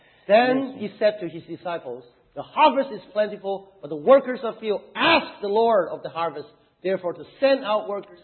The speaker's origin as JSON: {"language": "English", "town": "Xi'an", "region": "Shaanxi", "country": "China", "tie": "born or raised there", "moved": "yes", "said": "I was born and raised in Xi'an, China."}